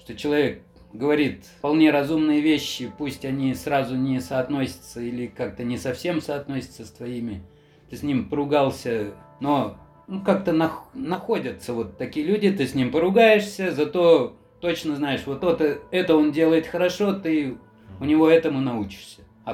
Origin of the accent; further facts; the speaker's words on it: Belarus; moved away; Принцип, кстати, этот я вынес из Беларуси, когда там вырос.